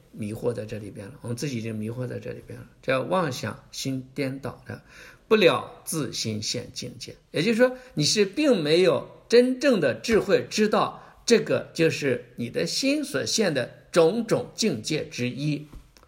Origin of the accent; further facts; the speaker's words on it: China; 形成一个龙，我们中国人喜欢看龙